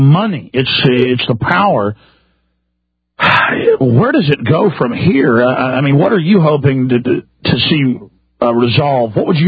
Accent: Dallas, Texas, United States; also born or lived in Austin; I've known a lot of young women who I grew up around in Dallas and Austin, Texas

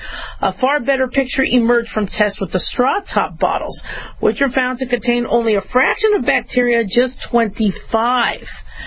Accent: Phoenix, Arizona, United States; I remember growing up in Phoenix, and you would go over to the drinking fountain.

